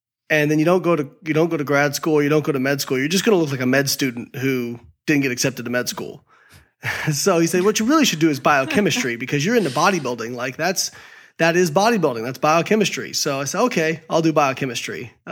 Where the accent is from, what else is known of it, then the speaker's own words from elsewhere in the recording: Indiana, United States; So I grew up in Southern Indiana from not big enough to be a big town, not small enough to be a small town